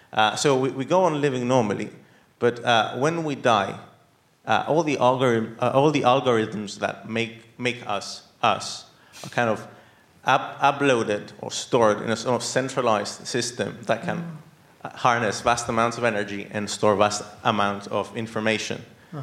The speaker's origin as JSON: {"language": "English", "country": "Cyprus", "said": "I'm Greek Cypriot."}